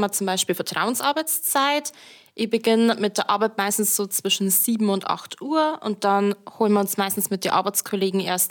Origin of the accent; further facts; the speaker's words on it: Passau, Bavaria, Germany; Ich komme aus Niederbayern, genauer gesagt aus Passau. Und ich habe dort einen Realschulabschluss gemacht, habe auch dort meine Ausbildung absolviert zur Immobilienkauffrau.